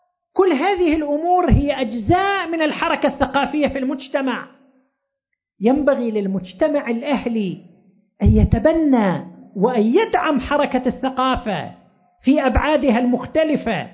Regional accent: Qatif, Eastern Province, Saudi Arabia; تأسست عندنا في القطيف دار نشر

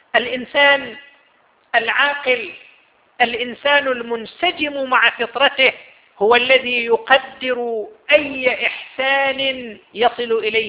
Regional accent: Qatif, Eastern Province, Saudi Arabia; سيكون عندنا في القطيف مهرجان لجائزة الإنجاز

